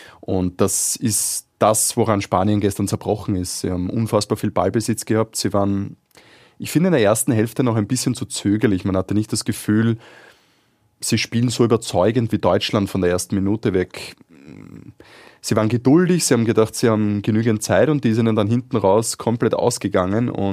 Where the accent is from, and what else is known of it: Austria